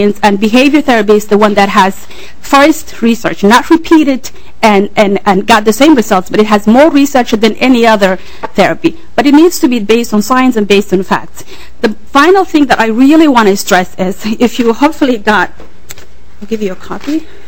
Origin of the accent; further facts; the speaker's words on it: Somalia; now in United States; I am originally from Somalia